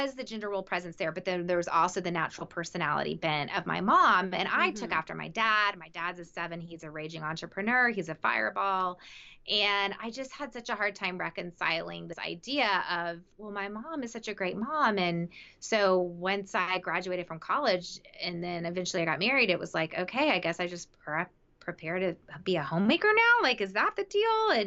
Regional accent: the South, United States; I think I framed it for so long as so around gender roles, because I grew up in the South and my dad was very old fashioned.

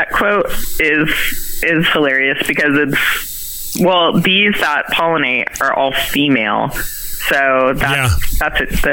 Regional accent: San Diego, California, United States; and then I moved back to San Diego, my hometown, and I didn't really know what I was going

